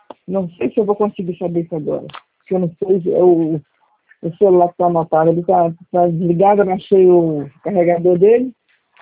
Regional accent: Aimorés, Minas Gerais, Brazil; now in Governador Valadares, Brazil; Eu sou de Aimoré, Minas Gerais, mas resido há 10 anos aqui em Valadares.

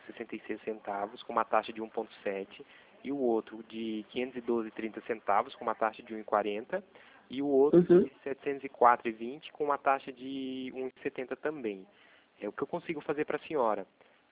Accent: Itatiba, São Paulo, Brazil; eu sou daqui de Itatiba

